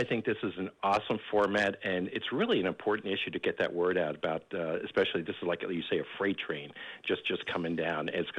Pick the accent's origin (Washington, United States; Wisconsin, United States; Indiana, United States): Washington, United States; Renton; I'm from Renton, Washington.